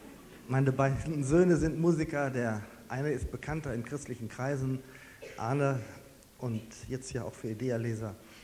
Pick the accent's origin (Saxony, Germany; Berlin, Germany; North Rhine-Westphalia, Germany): North Rhine-Westphalia, Germany; Ich bin gebürtiger Westfale, bin im östlichsten Teil von Westfalen aufgewachsen, im Weser Bergland, habe dann an verschiedenen Orten studiert.